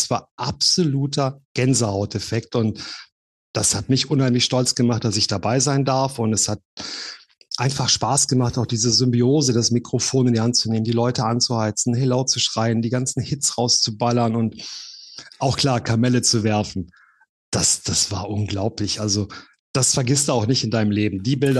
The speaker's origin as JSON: {"language": "German", "town": "Remscheid", "region": "North Rhine-Westphalia", "country": "Germany", "tie": "born there", "lives_now": "Düsseldorf, Germany", "said": "allerdings bin ich auch dazugezogen, seit 20 Jahren in Düsseldorf wohnhaft. Gebürtig stamme ich aus Remscheid"}